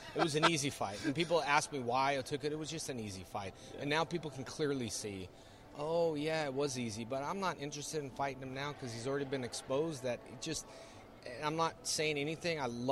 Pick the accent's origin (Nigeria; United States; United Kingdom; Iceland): United States; California; Well, I grew up in California.